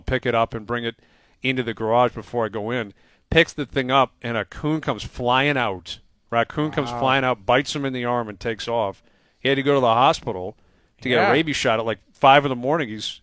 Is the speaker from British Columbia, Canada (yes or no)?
no; Toronto, Ontario, Canada; I grew up in Toronto.